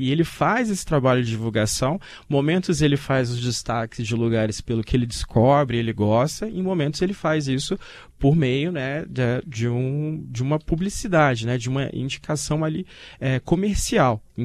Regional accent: Guará, Federal District, Brazil; eu lembro quando eu era pequeno lá no Guará

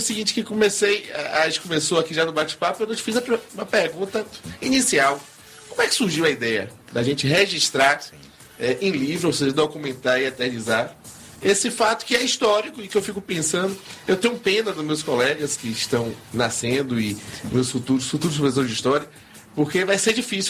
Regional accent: Bahia, Brazil; como eu sou baiano

